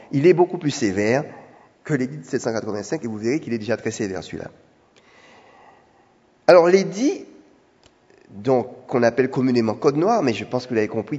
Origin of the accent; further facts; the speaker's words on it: Guadeloupe; Chez nous, en Guadeloupe